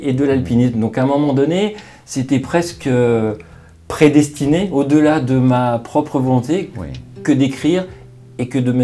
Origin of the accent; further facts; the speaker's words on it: Le Mans, Pays de la Loire, France; Alors, je suis né au Mans et j'ai vécu au Mans.